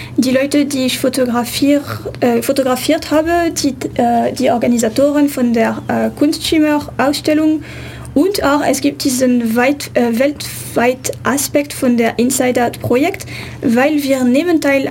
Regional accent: France; German is a second language; Ich bin ursprünglich aus Frankreich

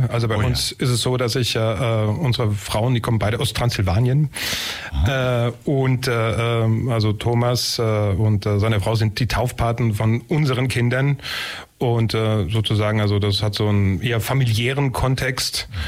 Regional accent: Pfullendorf, Baden-Württemberg, Germany; also born or lived in Sigmaringen; gebürtig aus Sigmaringen, aufgewachsen im Pfullendorf. Ich habe in Leipzig studiert

